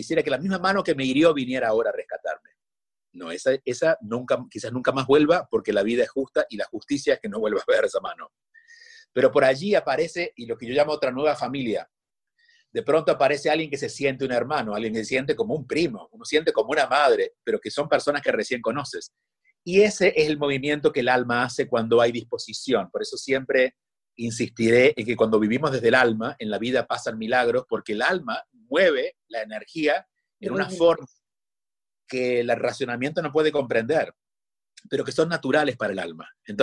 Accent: Argentina; Yo soy argentino y se come mucho dulce de leche

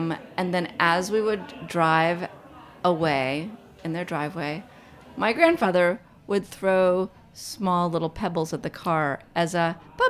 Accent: Manhattan, New York, United States; I grew up in Manhattan.

